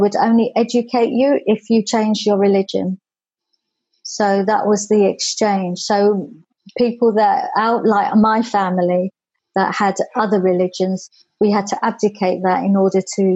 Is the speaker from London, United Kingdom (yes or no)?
yes; Tottenham, London, United Kingdom; also born or lived in Haringey; So I was born in Haringey, but we grew up in Tottenham.